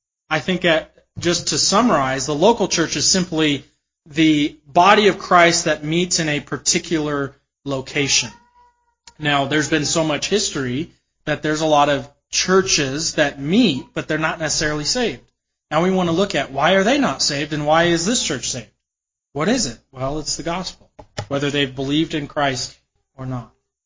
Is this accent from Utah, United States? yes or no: yes; Utah, United States; now in Denver, United States; that they worshiped the same God that I worshiped growing up in Utah, the same God we worship here in Denver, Colorado.